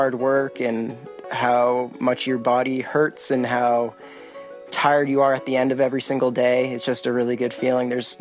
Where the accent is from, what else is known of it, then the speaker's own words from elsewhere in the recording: New Hampshire, United States; Well, I grew up in the White Mountains. My father was a backcountry ranger for many years, so that's why my family moved up here.